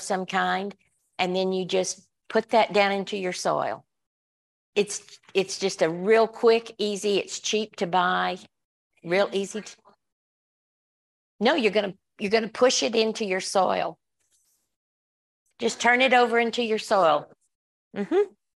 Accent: Johnson City, United States; We grew up in Johnson City where they were zinnias.

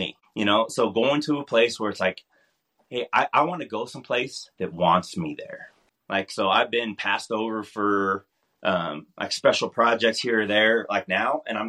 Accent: Los Angeles, California, United States; I'm originally from Los Angeles. So I was talking to UCLA, I wanted to go back to California and play there.

